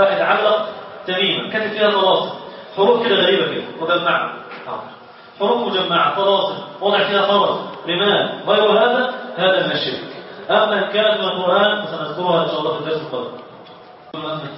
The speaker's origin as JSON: {"language": "Arabic", "country": "Egypt", "said": "في البلد عندنا في مصر"}